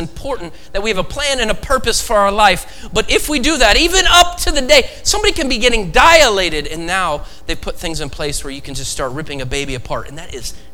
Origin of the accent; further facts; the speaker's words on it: West Coast, United States; I was born and raised in the West Coast, but one thing I love about the Midwest is raising kids here.